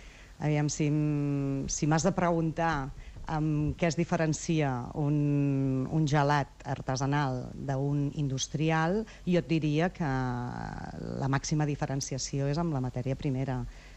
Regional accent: Xixona, Valencian Community, Spain; now in Badalona, Spain; aquí a Badalona, els meus pares. Vam venir de Xixona, doncs farà ja uns 40, quasi bé 50 anys, que estem aquí.

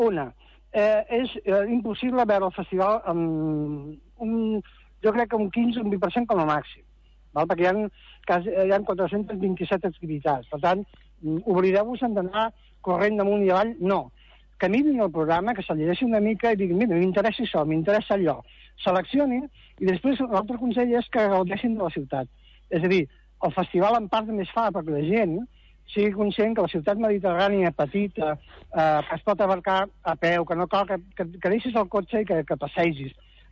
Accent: Tarragona, Catalonia, Spain; de petit, als 6 anys, jo vivia el soc fill del Serrallo, el que va arribar de Pescador de Tarragona

